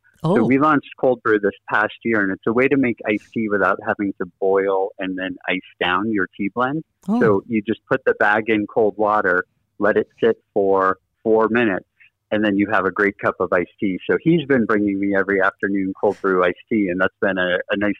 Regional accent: Northeast, United States; growing up in the Northeast, it was common to come in from an afternoon of sledding and have a hot cup of tea.

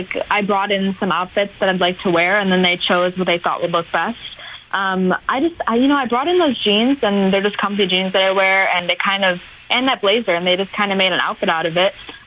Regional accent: Buffalo, New York, United States; Well, I've done theater since I was 11, and I danced since I was 4. So I went to Academy Theater Arts in high school and middle school.

